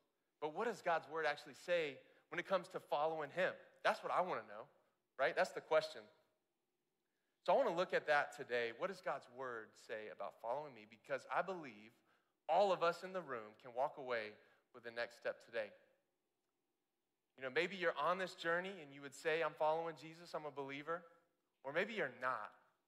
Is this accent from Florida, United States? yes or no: yes; Florida, United States; I'm from Florida, so 54 is really cold.